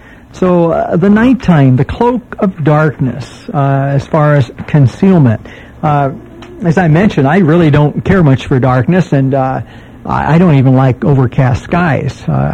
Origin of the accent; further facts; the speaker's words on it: San Francisco, California, United States; I grew up in San Francisco, and I had a friend of mine from school that lived in the projects.